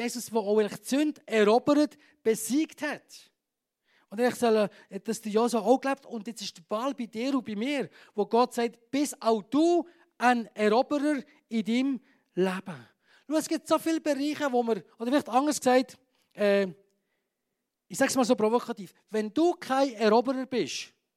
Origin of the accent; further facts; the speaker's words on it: Switzerland; Was geht in unserem Naturell ab, wenn wir das lesen als Schweizer?